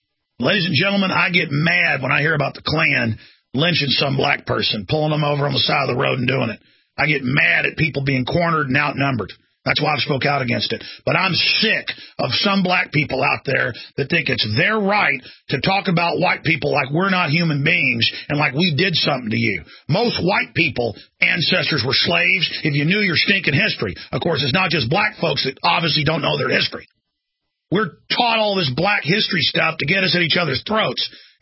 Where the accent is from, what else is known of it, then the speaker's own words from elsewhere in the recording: Dallas, Texas, United States; I've been racially attacked growing up in Dallas.